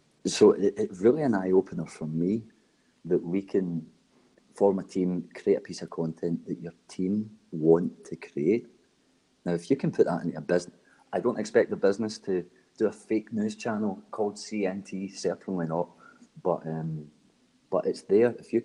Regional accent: Glasgow, Scotland, United Kingdom; being Glaswegian and trying to speak to an international audience has its problems

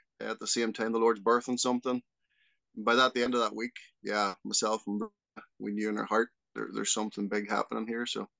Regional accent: Portadown, Northern Ireland, United Kingdom; Yeah, well, I grew up in Northern Ireland, Portadown. It was the name of the town, village I grew up in.

